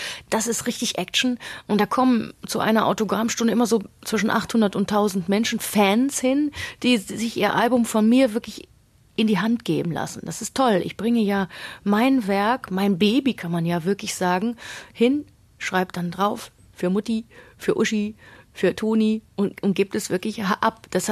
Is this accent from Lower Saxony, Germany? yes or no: no; Krefeld, North Rhine-Westphalia, Germany; in der Onkologie in Krefeld, in meiner Heimatstadt.